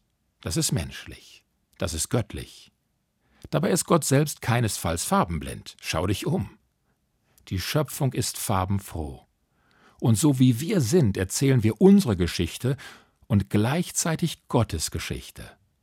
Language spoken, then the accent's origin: German; Duisburg, North Rhine-Westphalia, Germany; born there; Ich bin in Deutschland geboren, mitten im Pott in Duisburg.